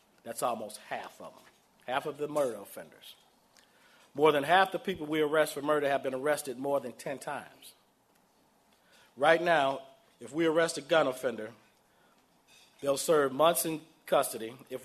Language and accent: English; Chicago, Illinois, United States; And as a Chicagoan, I'm ashamed because we can do better.